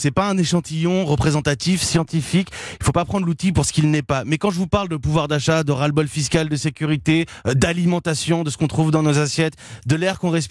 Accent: France; Je veux savoir qui je suis en tant que Français dans cette Union européenne.

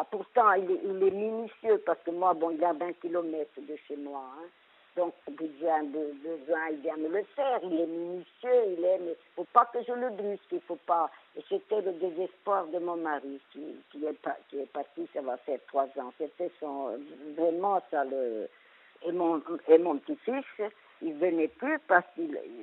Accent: Corsica, France; Ah, enfin, moi, je suis corse à 100%, moi.

